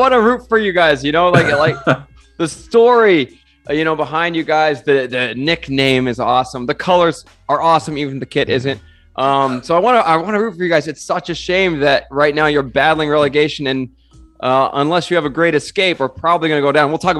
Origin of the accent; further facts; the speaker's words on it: Rust Belt, United States; I grew up in the Rust Belt, so I feel I feel the pain of you know, industry leaving and local economies collapsing.